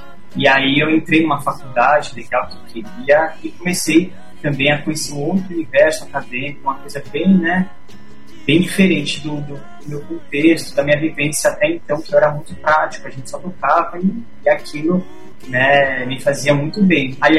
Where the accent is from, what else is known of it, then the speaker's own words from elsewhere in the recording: São Paulo, Brazil; Eu não nasci em Paraisópolis, eu nasci no bairro do Bixiga, um bairro central da cidade de São Paulo, por sinal, muito, muito, muito musical, sambista. Mas meus pais se separaram muito cedo, eu vim pra cá, pra Paraisópolis, eu tinha por volta de 5, 6 anos de idade.